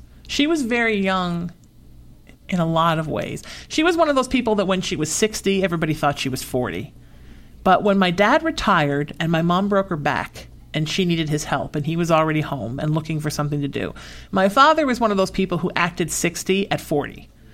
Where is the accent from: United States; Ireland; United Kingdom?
Ireland; I'm Irish.